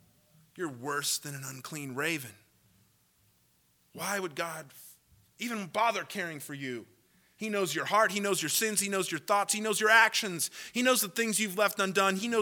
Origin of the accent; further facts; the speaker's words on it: Washington, United States; Maybe for us, I grew up in Washington.